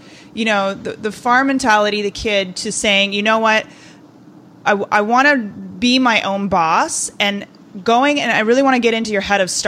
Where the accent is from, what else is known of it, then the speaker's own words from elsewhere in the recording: Wisconsin, United States; I'm actually from Wisconsin, grew up on a farm, tried and true, milk cows, all that good stuff.